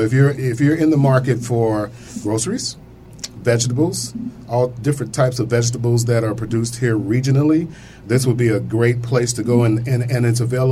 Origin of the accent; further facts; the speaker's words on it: Midwest, United States; I'm a little leery sometimes because I come from the Midwest, and when I go home, it's interesting to me.